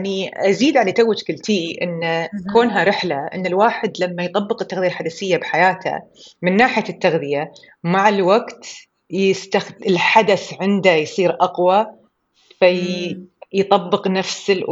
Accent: Kuwait; accent: Kuwaiti; وإن شاء الله المستمعين فاهمين لهجتي، لأن ما راح أقدر أتكلم بأي لهجة ثانية غير الكويتي.

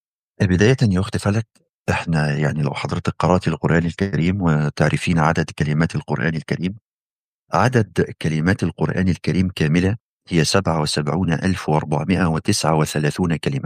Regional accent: Egypt; فمصر مثلا، يعني عندنا في مصر نستخدم عددا من الكلمات

